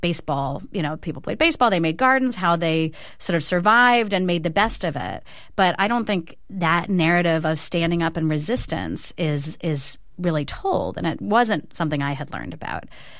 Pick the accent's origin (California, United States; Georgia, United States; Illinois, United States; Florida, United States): California, United States; Berkeley; I grew up in Berkeley, so I can't remember exactly where it happened